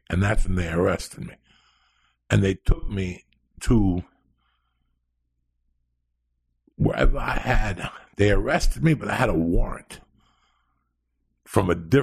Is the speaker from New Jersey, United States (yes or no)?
yes; North Bergen, New Jersey, United States; he's from a town called Cliffside, and I'm from North Bergen.